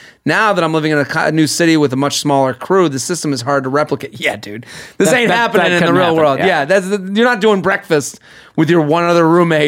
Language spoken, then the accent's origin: English; Massachusetts, United States; Literally, I'm from outside of Boston.